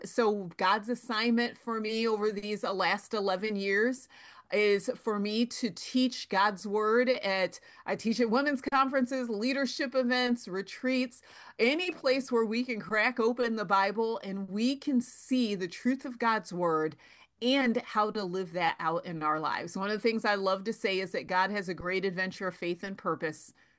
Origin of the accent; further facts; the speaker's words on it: Ohio, United States; I was born in Ohio, so I'm a Midwestern girl through and through. And so I started off on one side of Ohio, and now I live on the other side of the state.